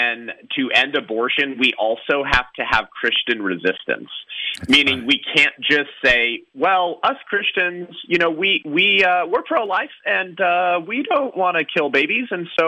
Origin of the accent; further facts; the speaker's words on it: California, United States; So I was raised in Los Angeles County. Actually been in Southern California my whole life until a couple years ago. We just moved the family closer to in-laws.